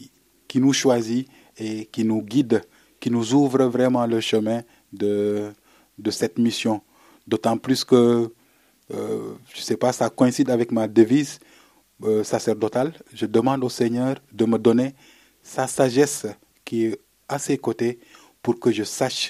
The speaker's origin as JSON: {"language": "French", "town": "Fadiouth", "region": "Thiès", "country": "Senegal", "tie": "born or raised there", "said": "Parce que chez nous au Sénégal, surtout dans mon village qui s'appelle Fadjout, l'île aux coquillages, les jeunes... ils ont un terrain de jeu"}